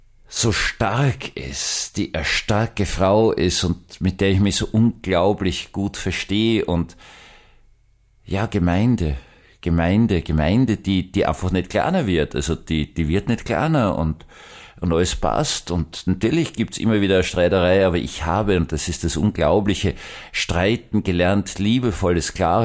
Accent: Austria; wie man als Österreicher ein Visum gebraucht hat

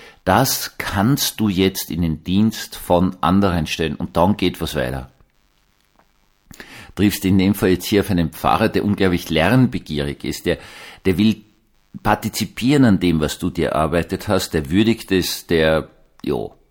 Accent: Vienna, Austria; Was habe ich noch erlebt als Jugendlicher in meiner Heimatgemeinde in Wien-Gumpendorf?

